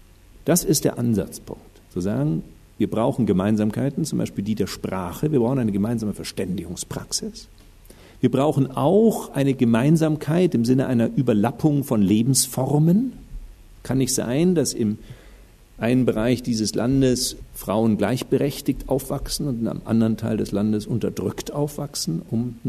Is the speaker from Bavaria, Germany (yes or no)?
yes; Munich, Bavaria, Germany; Ich bin aus Bayern, bin gebürtiger Münchner, sogar väterlicherseits in der dritten Generation.